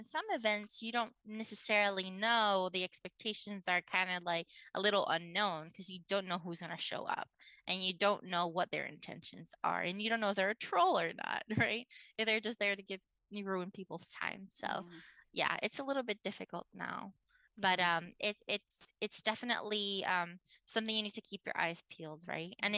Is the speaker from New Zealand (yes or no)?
no; Puerto Rico; so I'm from Puerto Rico, and like I know that it's our holiday drink, so it's our version of eggnog.